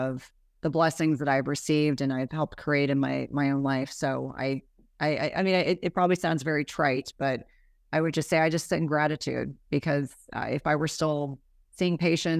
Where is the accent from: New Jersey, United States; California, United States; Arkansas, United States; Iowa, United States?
New Jersey, United States; I grew up in New Jersey and I can definitely be snarky.